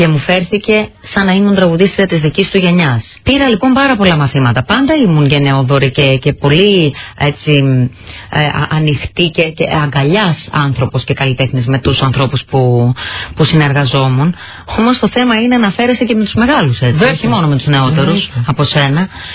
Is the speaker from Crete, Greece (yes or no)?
no; Thessaloniki, Central Macedonia, Greece; Αφού η πόλη μου είναι η Θεσσαλονίκη, δεν θα ήταν ο συνθέτης μου από τη Θεσσαλονίκη?